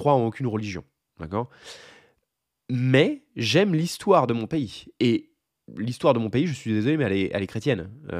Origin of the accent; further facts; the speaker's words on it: Orléans, Centre-Val de Loire, France; also born or lived in Paris; moi, je suis d'Orléans, d'accord? Je suis né à Paris, mais j'ai vécu à Orléans toute ma vie.